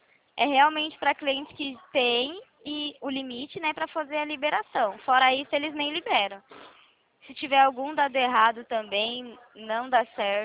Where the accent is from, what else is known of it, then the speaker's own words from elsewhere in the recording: São Paulo, Brazil; Não, sou de São Paulo.